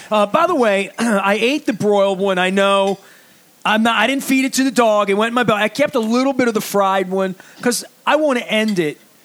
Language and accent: English; Dundalk, Maryland, United States; It was fried. I'm from Dundalk, right?